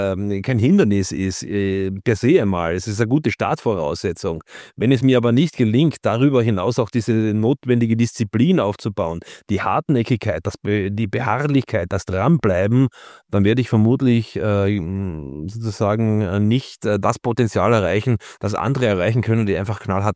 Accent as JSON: {"language": "German", "region": "Carinthia", "country": "Austria", "tie": "born or raised there", "said": "Also ich bin in Kärnten geboren und habe das Klettern in den Grenzbergen zu damals Jugoslawien, heute Slowenien begonnen, dann in den Karawanken."}